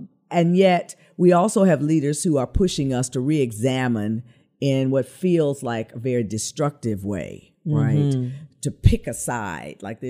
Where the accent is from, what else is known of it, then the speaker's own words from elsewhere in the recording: Memphis, Tennessee, United States; it's one of the things that I love about my hometown is that historically, even as far back as the 1920s in Memphis